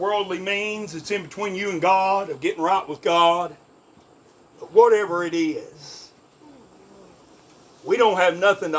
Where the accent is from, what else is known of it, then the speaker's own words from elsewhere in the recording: Tennessee, United States; And I come all the way from East Tennessee and I find it up here in Blaine, Pennsylvania.